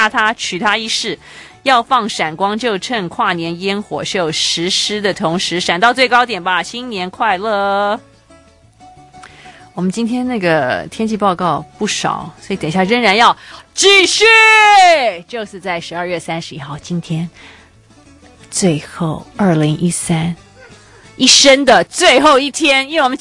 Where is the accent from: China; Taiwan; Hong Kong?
Taiwan; 我们台湾人